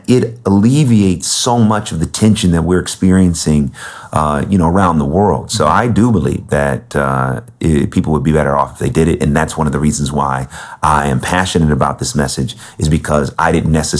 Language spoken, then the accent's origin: English; California, United States; Because, you know, growing up, I grew up in the Bay Area.